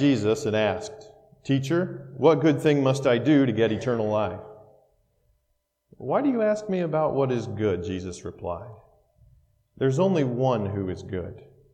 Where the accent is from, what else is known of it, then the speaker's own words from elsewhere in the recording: Indiana, United States; I'm from Northeast Indiana, right here with you guys. My whole family is too. We're not world travelers. We don't go a lot of different places.